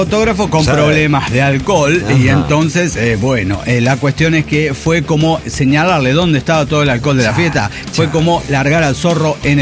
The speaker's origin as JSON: {"language": "Spanish", "region": "Cochabamba", "country": "Bolivia", "said": "de Cochabamba, Bolivia."}